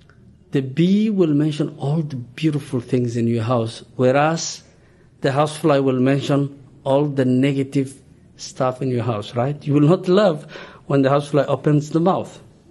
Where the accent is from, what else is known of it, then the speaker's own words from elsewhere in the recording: Somalia; now in United States; I am from Somalia and came to United States in 1999.